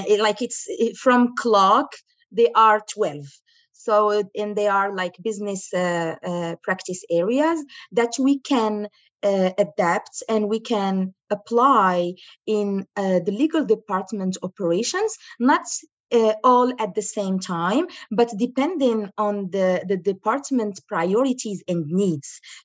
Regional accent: Morocco; English is a second language; moved away as an adult; now in Canada; when I was in my home country, Morocco, I was practicing as in-house counsel. And then I moved to Canada with no idea what I can do with my career.

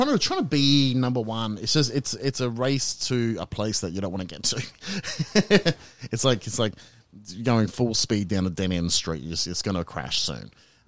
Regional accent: Queensland, Australia; When I was a young man growing up in North Queensland

